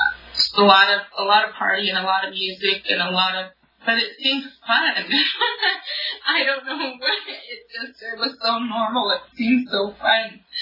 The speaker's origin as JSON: {"language": "English", "region": "Nevada", "country": "United States", "tie": "born or raised there", "said": "So I grew up in Northern Nevada, and I'm half Shoshone and half Navajo. My father is from the New Mexico. He's the Navajo, and my mother is Shoshone from Northern Nevada."}